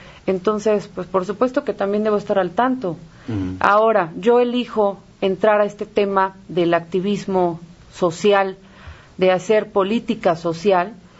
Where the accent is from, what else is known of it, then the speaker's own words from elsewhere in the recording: Azcapotzalco, Mexico City, Mexico; Soy orgullosamente de Azcapotzalco, nacida en Azcapotzalco, del barrio de Coltongo, y lo digo con mucho orgullo, soy de barrio.